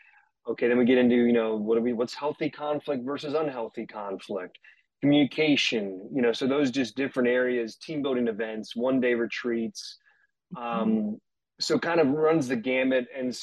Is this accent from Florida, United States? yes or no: yes; Tampa, Florida, United States; So I am from Tampa, Florida. That's where I currently live.